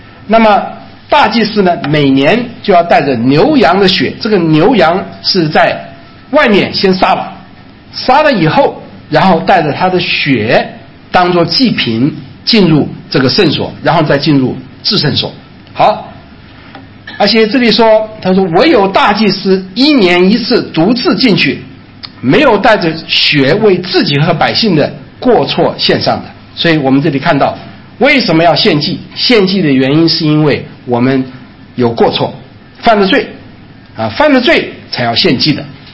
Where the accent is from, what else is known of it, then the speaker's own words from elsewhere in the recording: China; 其实我们中国人这个观念是非常清楚的，叫做善有善报，恶有恶报，不是不报，乃是时候未到，对不对？